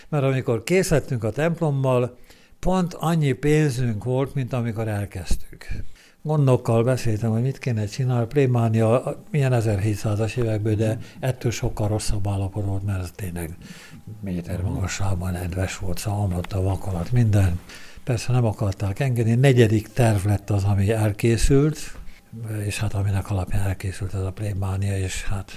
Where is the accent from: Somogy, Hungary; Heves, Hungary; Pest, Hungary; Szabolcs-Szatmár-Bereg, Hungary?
Pest, Hungary; onnan nem jöttem el szívesen, mert szülőfalum szomszéd faluja volt, ugye városa, mert városra avatták közben, ugye Turát, város lett